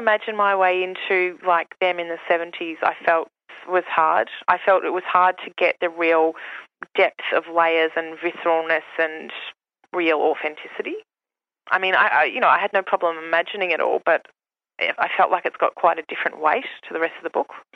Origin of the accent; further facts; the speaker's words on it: Melbourne, Victoria, Australia; I grew up in Melbourne in an area that was in the 80s predominantly migrant, and lots of Turks, lots of Lebanese, lots of Italians. So all my Turkish family were in Turkey